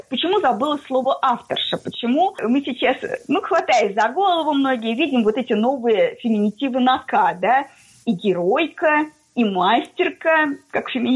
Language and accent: Russian; Zavolzhye, Nizhny Novgorod Oblast, Russia; Я нижегородка, я амичка, я заволжанка, я живу в городе под названием Заволжье.